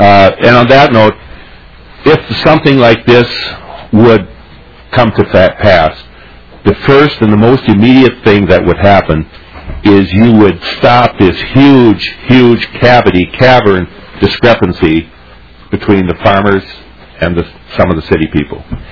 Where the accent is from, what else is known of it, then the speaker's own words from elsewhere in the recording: Plato, Minnesota, United States; I'm from Plato, Minnesota.